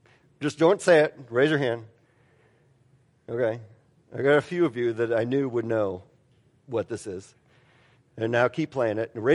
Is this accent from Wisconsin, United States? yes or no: yes; Milwaukee, Wisconsin, United States; I am from Milwaukee. I am predisposed to dislike all things Chicago. Milwaukee is Chicago's little brother, and we are annoyed by that fact.